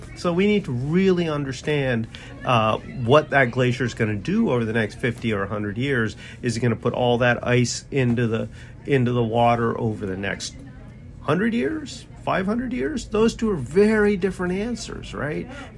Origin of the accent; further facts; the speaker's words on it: Pennsylvania, United States; It's bigger than my home state of Pennsylvania.